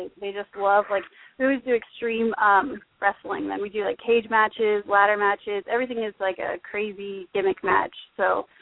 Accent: California, United States; I grew up in Orange County, California.

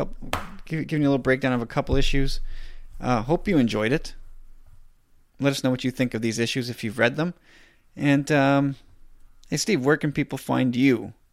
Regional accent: Canada; Shame on me as a Canadian.

